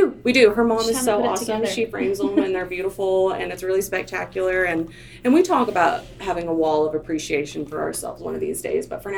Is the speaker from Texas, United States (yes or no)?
yes; Fort Worth, Texas, United States; moved away as an adult; also born or lived in North Carolina; I was actually I was in North Carolina at the time, so I moved. I grew up in Fort Worth. I moved to North Carolina when I was 20 years old.